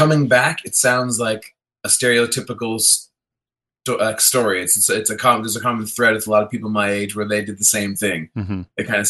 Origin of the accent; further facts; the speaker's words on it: Stratford, Ontario, Canada; also born or lived in Toronto; since I moved from Toronto to back to my hometown in Stratford like a year and a half ago or something.